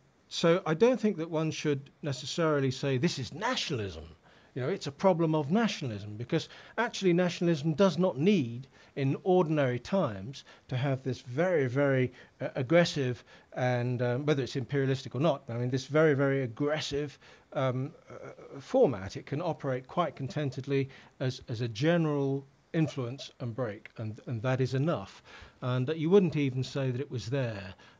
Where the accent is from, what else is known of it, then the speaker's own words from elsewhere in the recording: England, United Kingdom; Can I just say, from my point of view, this, because I'm an English nationalist